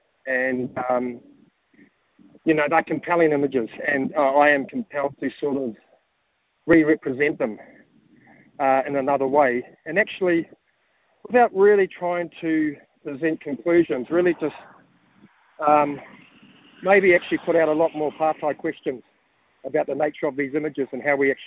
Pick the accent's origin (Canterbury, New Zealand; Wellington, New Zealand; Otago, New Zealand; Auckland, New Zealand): Wellington, New Zealand; Upper Hutt; born there; I was born in Upper Hutt, so this place is kind of special to me, and I still have a lot of whānau who live in Upper Hutt and in Wellington as well.